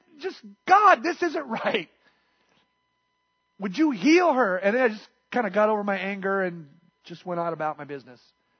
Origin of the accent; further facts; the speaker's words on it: United States; I'm an American pastor. We don't get that.